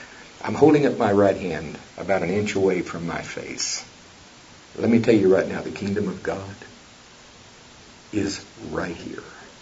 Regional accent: Oklahoma, United States; I love college football. I'm from Oklahoma. Not having our best year this year, but we'll be back.

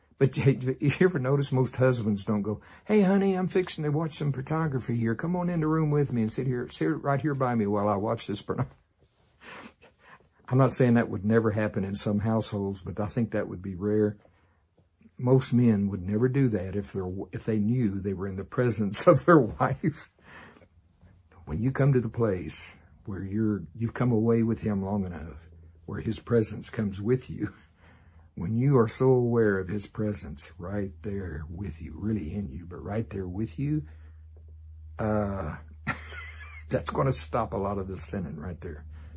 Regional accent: the South, United States; I'm from the South, you know, we not only believe in y'all, we believe in all y'all.

